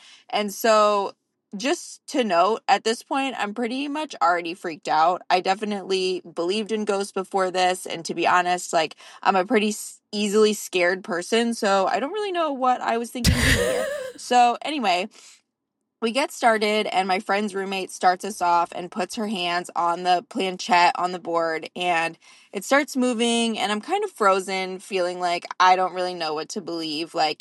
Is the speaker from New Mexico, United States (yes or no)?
no; North Carolina, United States; I am from North Carolina